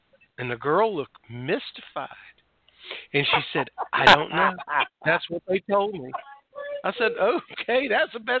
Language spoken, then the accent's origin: English; Myrtle Beach, South Carolina, United States; I'm sorry. I'm from Myrtle Beach. For $5 I can go to Cookout and get the best cheeseburger you ever had.